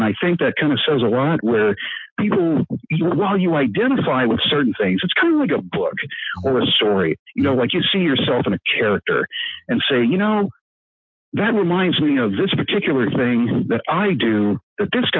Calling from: Minneapolis, Minnesota, United States; I'm calling from Minneapolis, but the phone is Fresno.

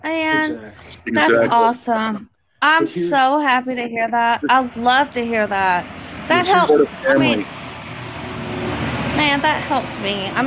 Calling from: Texas, United States; Texas. Oh, East Texas.

